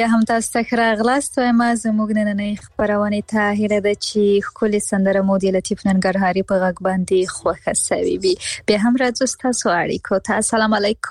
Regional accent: Afghanistan; ما وې زه د افغانستان یم

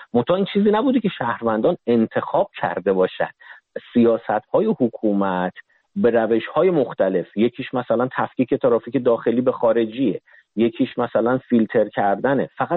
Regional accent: Iran; در ایران به دنیا اومدم و بزرگ شدم

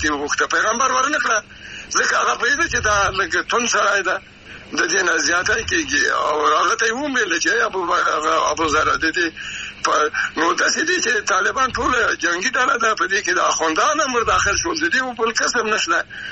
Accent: Afghanistan; زه افغان یم

